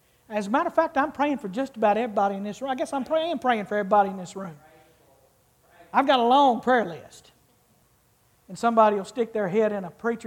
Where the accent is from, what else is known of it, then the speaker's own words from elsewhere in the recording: Clarksville, United States; I pray for my hometown, for Clarksville.